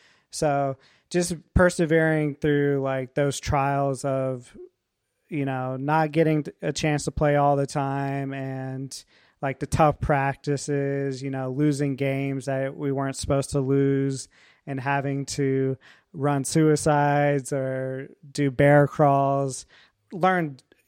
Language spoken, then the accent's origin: English; Yorktown, Virginia, United States; born there; So I was born in Yorktown, Virginia, and I have three brothers and one sister.